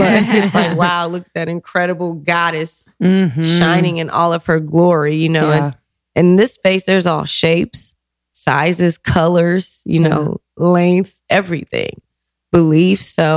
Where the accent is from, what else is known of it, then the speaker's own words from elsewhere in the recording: New Orleans, Louisiana, United States; also born or lived in Los Angeles; Well, I was born in LA, in Crenshaw area, where I lived for a little while. And then my family, my mother, grandmothers, everybody, they're all from New Orleans.